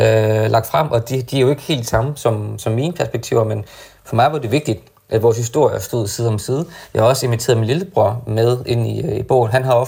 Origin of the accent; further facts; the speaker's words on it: Horsens, Central Denmark Region, Denmark; moved away as an adult; jeg flyttede først fra Horsens som 21-årig.